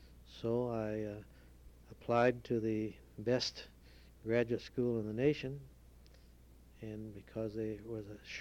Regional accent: Edwardsville, United States; as I grew up in Edwardsville, our neighbor next door asked me

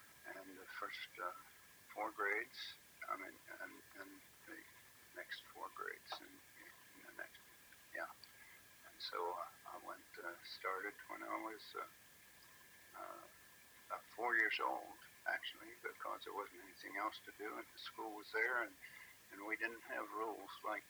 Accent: Wileyville, West Virginia, United States; So I grew up in West Virginia. I was born in Wileyville, West Virginia, April the 16th, 1918. And I lived most of my life on a little farm there out on West called Alistair Ridge, a place called Alistair Ridge.

